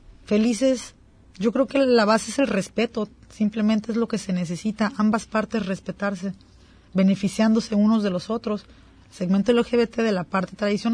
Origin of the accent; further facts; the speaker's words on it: Puerto Vallarta, Jalisco, Mexico; A mí me duele en lo personal por ser vallartense pata salada y porque yo siempre voy a extrañar mi pueblito bonito de tejitas rojas